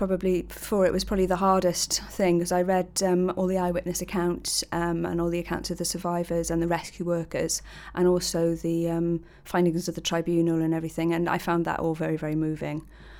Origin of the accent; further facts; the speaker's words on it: Wales, United Kingdom; Well, I grew up in the Merthyr Valley, so I went past the scene of the accident on my way to school every day.